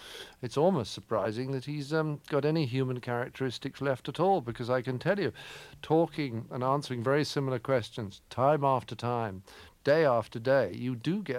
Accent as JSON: {"language": "English", "region": "England", "country": "United Kingdom", "said": "yeah, well, I'm English."}